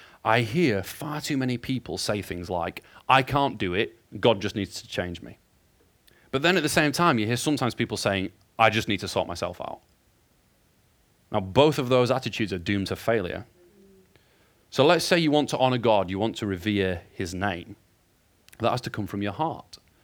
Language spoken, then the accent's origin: English; United Kingdom; we're British and we're polite and we tolerate far too much.